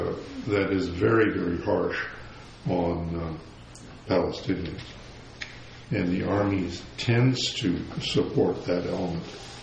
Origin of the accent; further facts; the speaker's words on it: British Columbia, Canada; the weather reminded me of when I grew up in the Fraser Valley.